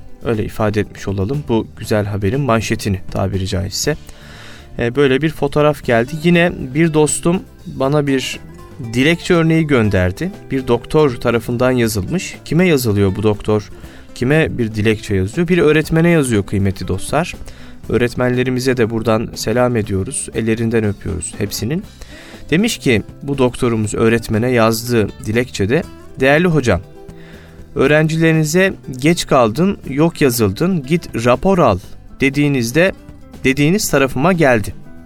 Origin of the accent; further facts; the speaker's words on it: Gönen, Balıkesir, Turkey; Bugün memleketimden Balıkesir Gönen'den, Gönenlilere selam olsun diyelim